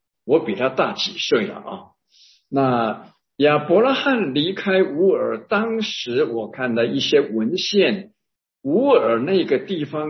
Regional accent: Taipei, Taiwan; moved away as an adult; 我离开台北，那是从来没有想到的。我在那边出生，在那边长大，在那边受教育工作也在那里，突然我就必须要离开

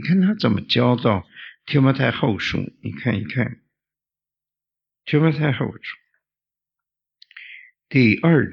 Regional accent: China; 我们中国人说隔靴搔痒，有这句话吗？

